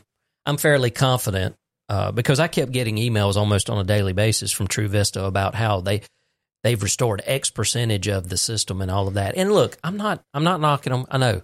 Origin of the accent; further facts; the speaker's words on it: Fitzgerald, Georgia, United States; having been born and raised in Podunk, Fitzgerald, Georgia, Ben Hill County.